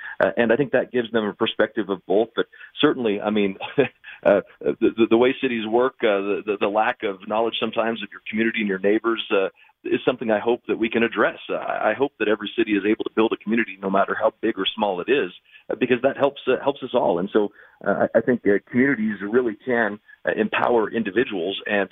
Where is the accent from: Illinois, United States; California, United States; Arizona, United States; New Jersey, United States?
Arizona, United States; Yuma; growing up in Yuma, my dad was a Democrat.